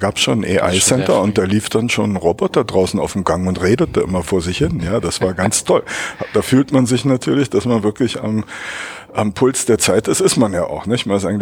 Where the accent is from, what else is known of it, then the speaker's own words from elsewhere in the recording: Berlin, Germany; Ich komme aus Berlin, wo wir jetzt auch sitzen. Bin in Ost-Berlin aufgewachsen